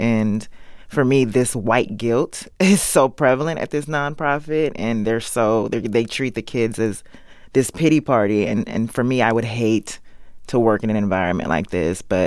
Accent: Maryland, United States; no one cared that I came from Maryland

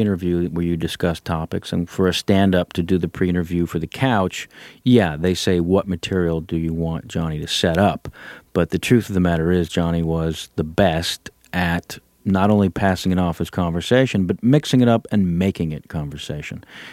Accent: San Jose, California, United States; And where I grew up in San Jose, California, an hour south of San Francisco, there were no comedy clubs.

